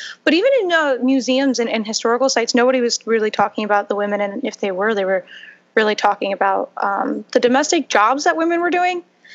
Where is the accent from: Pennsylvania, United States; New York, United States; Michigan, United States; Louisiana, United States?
Pennsylvania, United States; If you're from Pennsylvania, I am from Delaware County, better known as Delco.